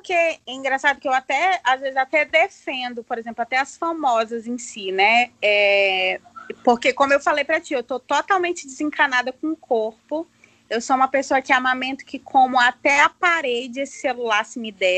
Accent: Roraima, Brazil; eu, que moro em Roraima, no extremo norte, um estado que a maioria das pessoas não sabe, onde a gente acha que eu sou de Manaus

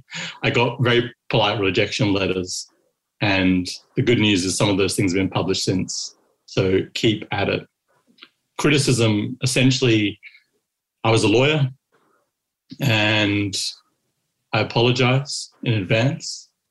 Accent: Kalgoorlie, Western Australia, Australia; you know, growing up in Kalgoorlie, I always wanted to be a writer.

